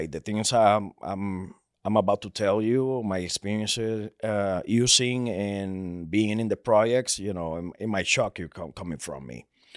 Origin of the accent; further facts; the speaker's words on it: Puerto Rico; I was born and raised in Puerto Rico.